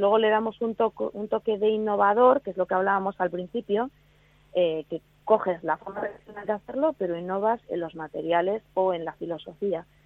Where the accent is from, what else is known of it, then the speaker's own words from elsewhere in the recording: Bilbao, Basque Country, Spain; los demás somos de fuera. Yo, por ejemplo, soy de Bilbao.